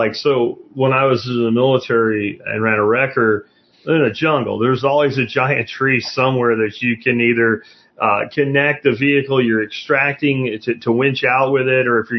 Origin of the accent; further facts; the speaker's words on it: Pennsylvania, United States; Where I grew up in Pennsylvania was a lot like that. It's like the edge of Appalachia, but it's still Appalachian.